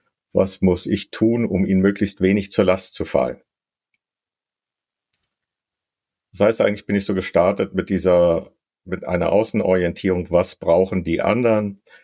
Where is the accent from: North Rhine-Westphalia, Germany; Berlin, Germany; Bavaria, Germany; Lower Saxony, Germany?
Berlin, Germany; Ich bin ja 1958 in Berlin geboren, tatsächlich ein waschechter Berliner. Und dort auch so als Kind dann zur Schule gegangen, Grundschule.